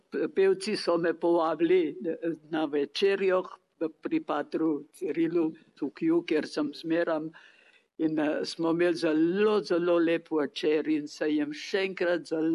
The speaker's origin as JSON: {"language": "Slovenian", "town": "Spodnje Jarše", "region": "Central Slovenia", "country": "Slovenia", "lives_now": "Australia", "said": "Jaz sem doma iz Grobelja, spodne Jarše, zdaj rečejo."}